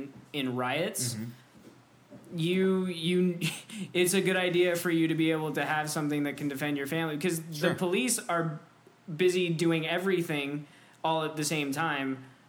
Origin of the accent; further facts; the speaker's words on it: Bakersfield, California, United States; And I've grown up, I grew up in Bakersfield, very conservative.